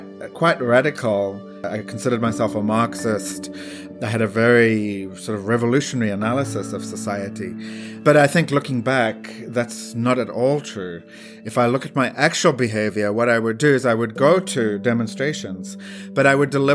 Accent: Nelspruit, Mpumalanga, South Africa; born there; I was born in Nelspruit, South Africa, in the Mpumalanga region of the country in the northeast.

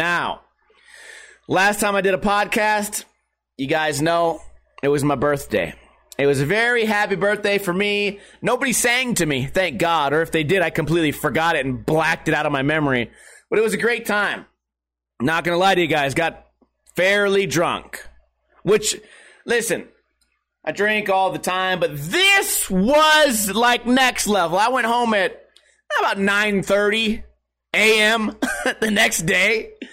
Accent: Las Vegas, Nevada, United States; I'm from Las Vegas, so I have a lot of friends.

